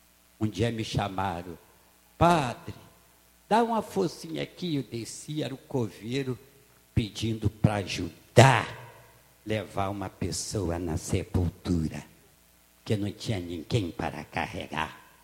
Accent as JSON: {"language": "Portuguese", "region": "Rio de Janeiro", "country": "Brazil", "said": "Eu estava num local no Rio de Janeiro, eu sou do Rio de Janeiro"}